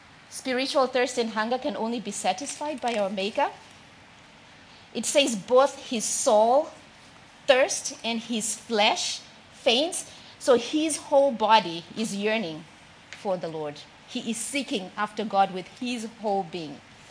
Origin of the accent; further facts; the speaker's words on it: Zimbabwe; I'm from Zimbabwe, as most of you may know, and we have the joy of having one of the seven wonders of the world